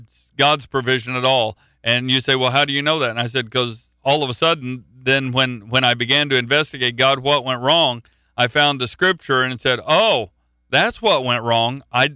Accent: Oklahoma, United States; Now, I'm from Oklahoma. Oklahoma is cattle country.

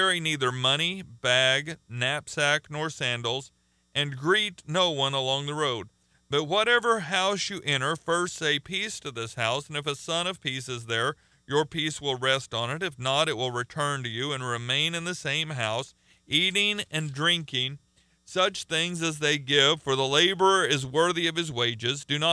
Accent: Oklahoma, United States; now in Chicago, United States; because I encountered this when I first moved to Chicago. I'm from Oklahoma. We're pretty friendly.

